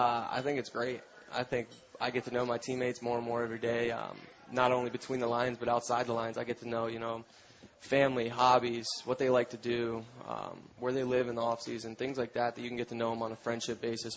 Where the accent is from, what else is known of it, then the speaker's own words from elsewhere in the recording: Florida, United States; Well, I'm from Florida. I went to school